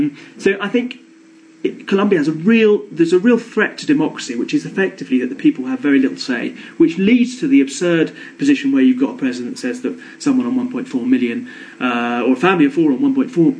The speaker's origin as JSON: {"language": "English", "country": "United Kingdom", "said": "I'm British"}